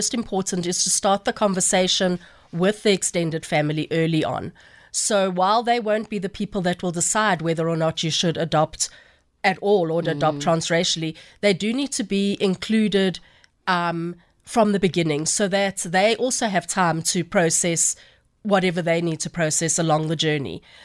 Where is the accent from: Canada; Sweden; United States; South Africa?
South Africa; my husband's Afrikaans, I'm English